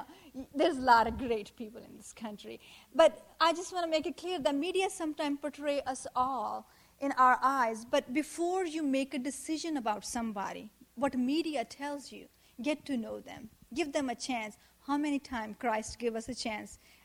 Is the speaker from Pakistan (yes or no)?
yes; Pakistan; English is a second language; now in United States; I'm from Pakistan